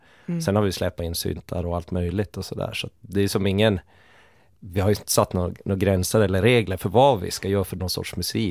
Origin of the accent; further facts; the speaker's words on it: Malmberget, Norrbotten County, Sweden; Malmberget till och med har jag vuxit upp